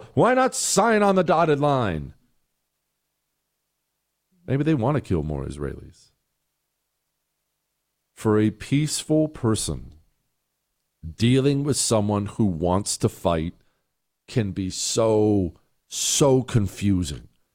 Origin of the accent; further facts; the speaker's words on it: Montana, United States; also born or lived in Steubenville, Ohio / Toronto, Ohio; I was born in Steubenville, Ohio. I grew up until I was 10 years old in Toronto, Ohio. And then at 10, my parents moved us out to Montana, and that's where I grew up from there.